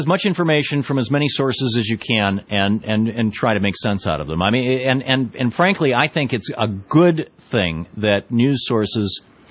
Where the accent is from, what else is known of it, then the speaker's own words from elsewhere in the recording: Montpelier, Vermont, United States; And then I get the Montpelier Times Argus, which is located right here in my hometown.